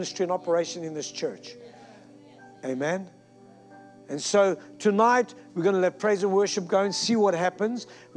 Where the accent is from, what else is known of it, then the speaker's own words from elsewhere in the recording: South Africa; I come from South Africa.